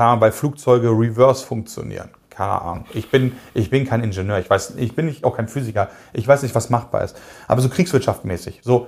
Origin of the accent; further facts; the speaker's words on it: Cologne, North Rhine-Westphalia, Germany; ich bin Kölner, ja, du bist Düsseldorfer.